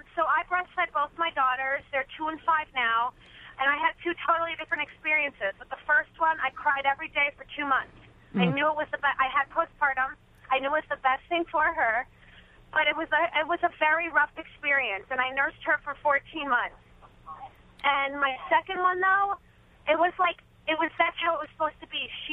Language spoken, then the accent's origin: English; Chicago, Illinois, United States; I'm from Chicago, and I just felt so isolated.